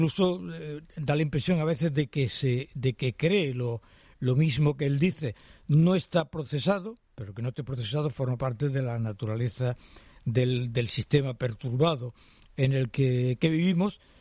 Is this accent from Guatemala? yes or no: no; Málaga, Andalusia, Spain; Pues sí, porque siendo malagueño